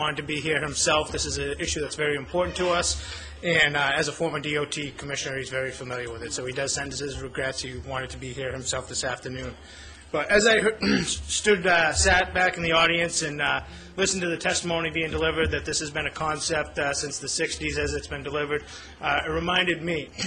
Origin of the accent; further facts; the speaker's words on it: Gorham, Maine, United States; I am from Gorham